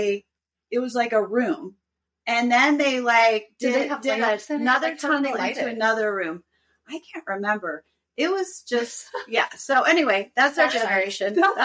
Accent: Utah, United States; and I were raised in Utah, which is a Mormon's

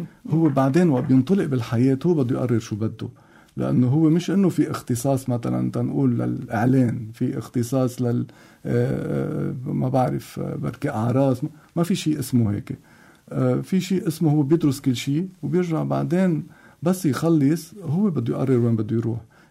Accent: Lebanon; ونحن كلبنانية هلا عنده لغات زيادة بيكون بجنن

